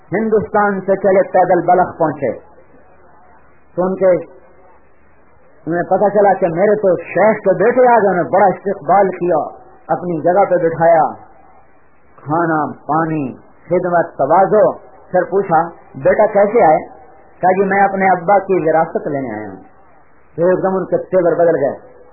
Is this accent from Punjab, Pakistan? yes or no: yes; Multan, Punjab, Pakistan; میرا ضلع ملتان ہے, اب خانے والا بن گیا